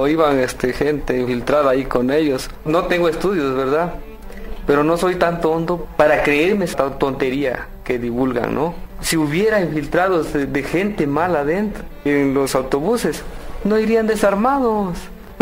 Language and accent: Spanish; Mexico; le vengo a pedir justicia como mexicano que soy.